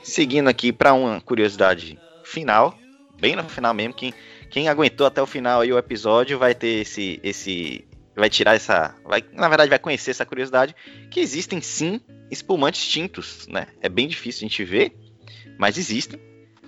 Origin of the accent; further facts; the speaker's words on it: Bahia, Brazil; E nós que somos baianos, temos inclusive uma especiaria, uma comida típica da gente aqui